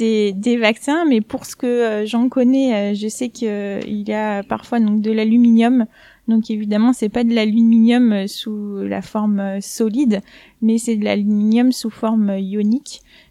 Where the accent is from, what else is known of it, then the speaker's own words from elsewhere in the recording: Privas, Auvergne-Rhône-Alpes, France; born there; moved away as an adult; also born or lived in Grenoble / Marseille; now in Nantes, France; je suis née à Privas, en Ardèche, donc plutôt dans le sud-est de la France. Ensuite, j'ai entamé mes études à l'université à Grenoble, donc j'ai fait une première année à Grenoble. Ensuite, j'ai poursuivi à Marseille, où je suis restée 8 ans.